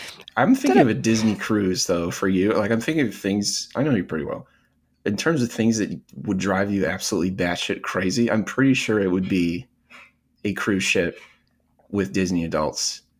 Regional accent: Australia; accent: Australian; People in America think my Australian accent is like phenomenal.

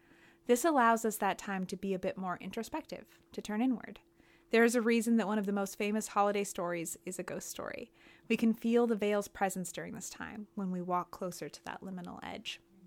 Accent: Colorado, United States; I have a lot of fond memories of growing up in the Colorado Rockies and waking up to snow heaps and animals grazing in our front yard

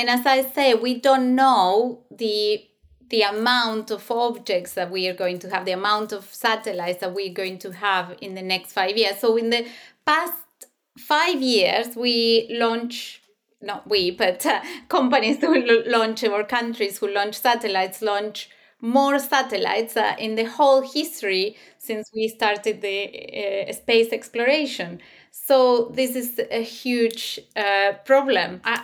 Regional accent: the south, Argentina; now in United Kingdom; I come from originally from Argentina in the south, that is quite rural and quite dark. But here where I am in the UK

